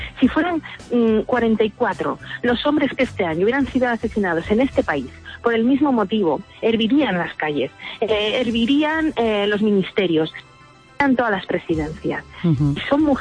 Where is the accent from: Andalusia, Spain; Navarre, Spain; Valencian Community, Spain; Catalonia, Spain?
Valencian Community, Spain; y la de como valencianos y valencianas